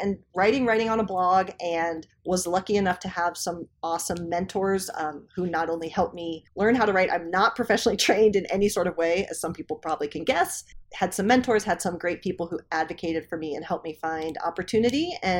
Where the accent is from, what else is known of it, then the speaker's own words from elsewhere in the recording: Columbus, Ohio, United States; When I was little, so I grew up in Columbus, my dad would take me skating.